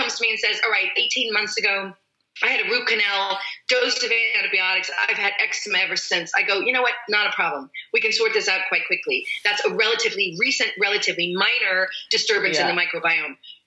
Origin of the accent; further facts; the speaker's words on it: United States; So first of all, so I say kefir, sorry, because I'm American.